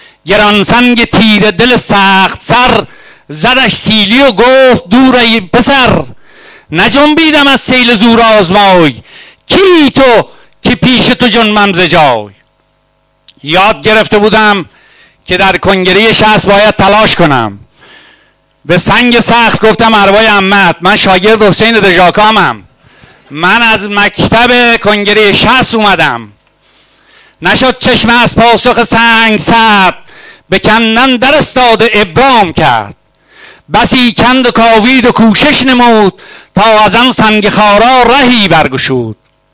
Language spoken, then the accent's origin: Persian; Firuzabad, Fars, Iran; born there; در شهر فیروزآباد که زادگاه من است